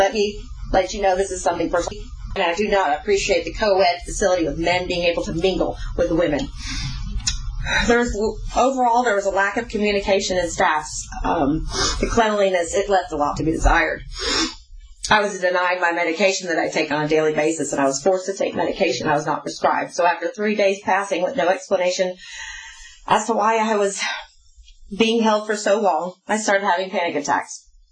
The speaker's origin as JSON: {"language": "English", "region": "Florida", "country": "United States", "said": "I am not from here. I am dislocated from Hurricane Michael. I come from Bay County."}